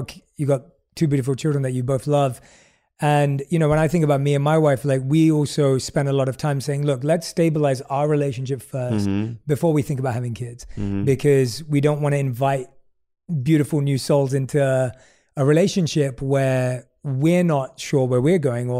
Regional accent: London, United Kingdom; when I was born and raised in London

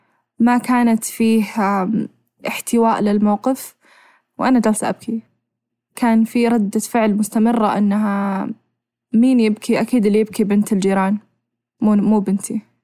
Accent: Saudi Arabia; يعني إحنا عندنا بالسعودية يقولون إحنا انضربنا وصارت فينا أشياء وكذا

